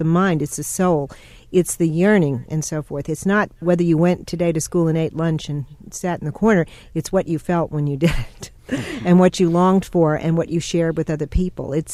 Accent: New Orleans, Louisiana, United States; Well, I was born in New Orleans, as you know, and I grew up here.

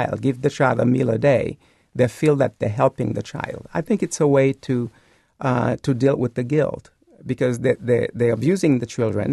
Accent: Haiti; But I grew up in Haiti.

